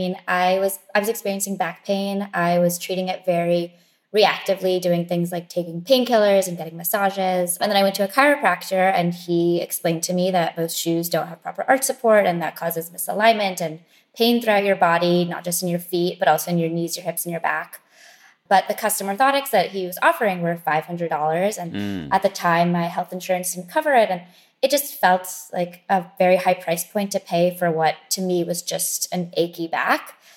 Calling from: New York City, New York, United States; I'm calling in from New York City.

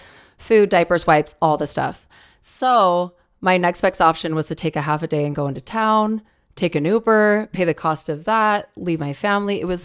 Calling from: Salt Lake City, Utah, United States; I'm calling from Salt Lake City, Utah.

